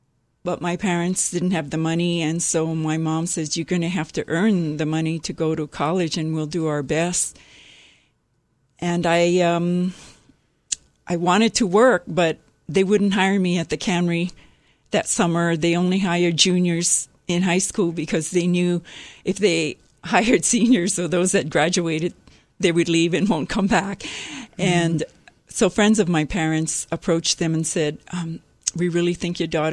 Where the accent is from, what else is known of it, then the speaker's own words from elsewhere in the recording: Kihei, Hawaii, United States; also born or lived in Oahu; In a little town on Maui called Kihei. I grew up as a farmer's daughter, the eldest of eight children, and so I worked on a farm until I was 12